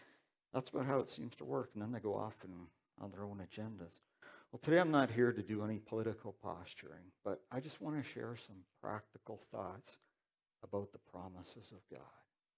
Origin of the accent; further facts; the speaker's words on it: Toronto, Ontario, Canada; it was a bit of a culture shock after growing up in Toronto.